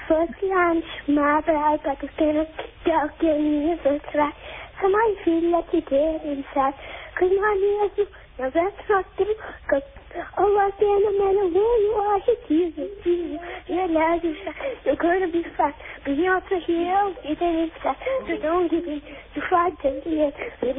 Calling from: Johannesburg, Gauteng, South Africa

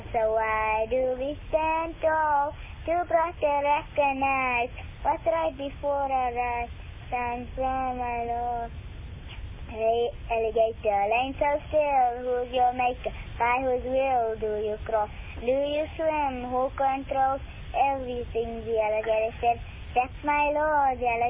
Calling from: Marlboro, United States; Huh? Marlboro.

